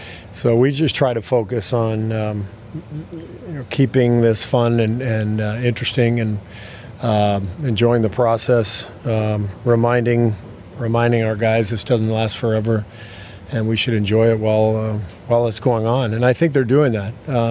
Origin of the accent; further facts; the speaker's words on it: Los Angeles, California, United States; I have no idea. I'm from Los Angeles.